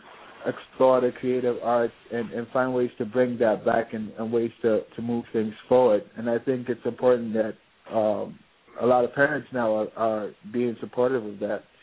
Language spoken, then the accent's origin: English; Accra, Greater Accra, Ghana; I mean, I grew up in Accra. I grew up in Ghana where, you know, it's a very communal and a very political society.